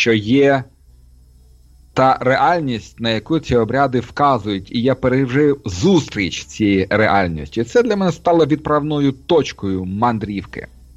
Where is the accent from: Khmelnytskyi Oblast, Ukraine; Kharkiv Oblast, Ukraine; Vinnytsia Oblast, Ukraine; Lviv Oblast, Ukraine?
Kharkiv Oblast, Ukraine; Kharkiv; бо я ж народився в Харкові і виховувався в цій атмосфері на такої дивної матеріалістичної байдужості